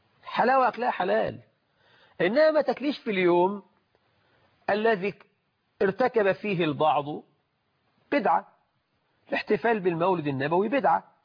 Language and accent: Arabic; Egypt; ويجعل بلدنا مصر أمنا أمانا رخاء سخاء